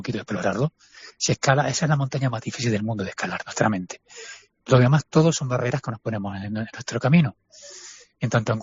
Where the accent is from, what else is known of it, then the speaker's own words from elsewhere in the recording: Spain; yo soy español, vivo a nivel del mar.